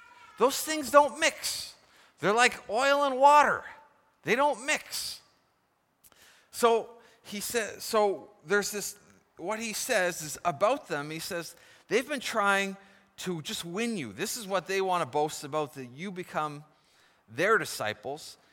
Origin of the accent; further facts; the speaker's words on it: Canada; Now, as a Canadian society, we've moved more and more away from this book.